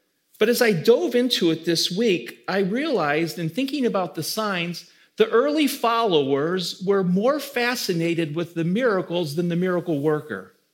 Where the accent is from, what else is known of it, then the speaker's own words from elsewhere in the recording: Midwest, United States; Now, growing up in the Midwest, everything needs to have utility.